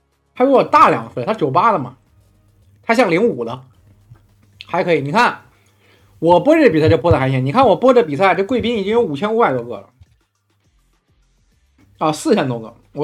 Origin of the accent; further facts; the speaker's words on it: Beijing, China; 我从小在北京长大，你让我去其他地方行，但你要让我长时间在一个地方住，我别的地方住我住不了，我还是喜欢跟北京待着，因为我感觉我家也在这边